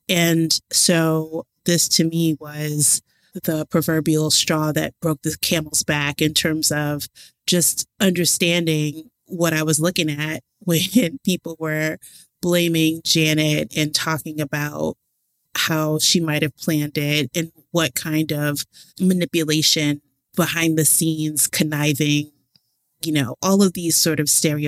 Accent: Bronx, New York, United States; I'm a deep hip hop head, I grew up in the Bronx

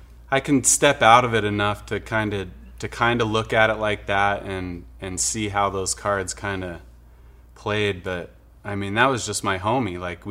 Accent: Farmington, Utah, United States; Grew up in Utah, Farmington, kind of north of Salt Lake there, little town

